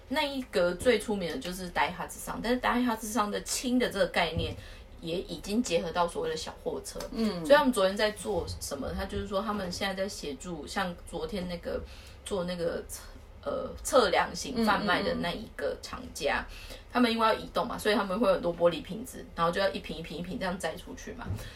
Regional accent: Taiwan

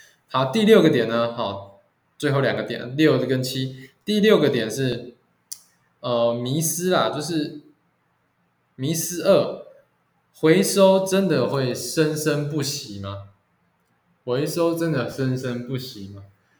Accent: Taiwan; 我们台湾人

